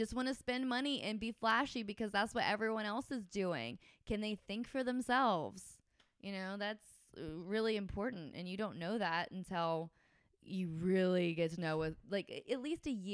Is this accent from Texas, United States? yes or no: no; Georgia, United States; I'm from Georgia too. So we do everything way too fast anyway.